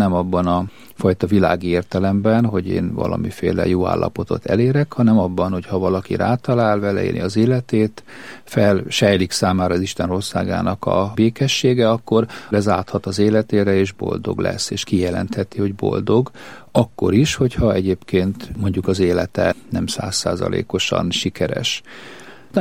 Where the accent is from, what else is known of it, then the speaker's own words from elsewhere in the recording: Seregélyes, Fejér, Hungary; hogy faluban nőttünk fel, Seregélyes nevű faluban, volt édesapám lelkész, 14 évig ott laktunk.